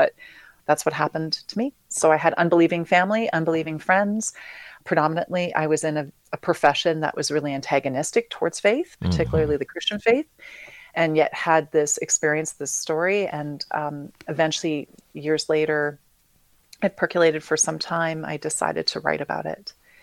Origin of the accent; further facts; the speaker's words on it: Canada; now in Franklin, United States; We moved here from Canada most recently a couple of years ago.